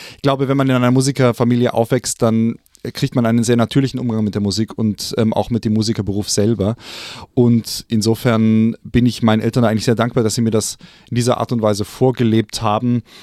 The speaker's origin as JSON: {"language": "German", "region": "Bavaria", "country": "Germany", "tie": "born or raised there", "said": "Also ich bin aufgewachsen im Süden von München, zwischen München und den Alpen."}